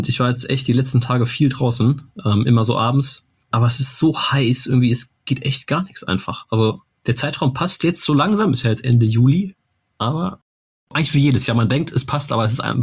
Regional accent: North Rhine-Westphalia, Germany; ich bin ja selber Sauerländer oder ich wohne am Rande des Sauerlands und gehe auch ein bisschen im Sauerland zur Jagd.

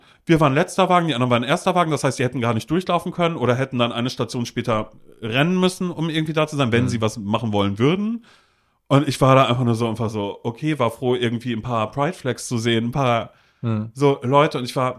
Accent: Mecklenburg-Vorpommern, Germany; wie damals in Mecklenburg-Vorpommern, wo ich groß geworden bin

